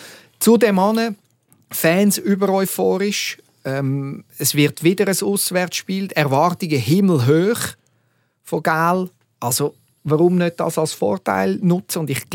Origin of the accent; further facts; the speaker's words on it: Switzerland; Man weiss als Schweizer